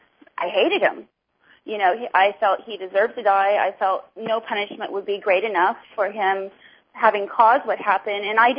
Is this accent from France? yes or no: no; Indiana, United States; So I grew up in Indiana, and, you know, we went to church Sunday morning, Sunday night, Wednesday night.